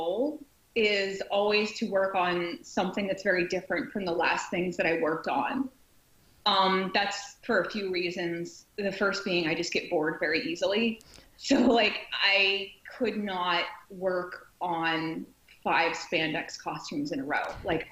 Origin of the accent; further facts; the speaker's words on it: Pittsburgh, Pennsylvania, United States; I'm from the Pittsburgh area. So every year, we would go to the Pittsburgh Comic-Con.